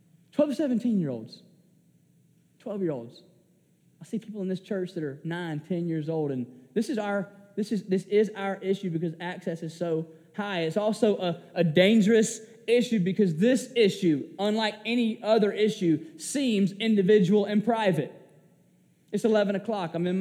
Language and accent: English; Georgia, United States; But I grew up in South Georgia where we fish.